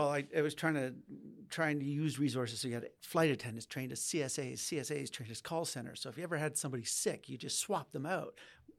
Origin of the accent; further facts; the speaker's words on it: Glace Bay, Nova Scotia, Canada; born there; now in Calgary, Canada; But I was born in Glace Bay, Nova Scotia, and I wasn't prepared to move back east at that point. So I stayed in Calgary